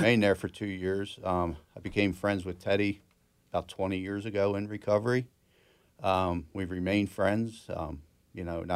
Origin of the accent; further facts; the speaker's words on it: Philadelphia, Pennsylvania, United States; But I'm from Philadelphia my whole life.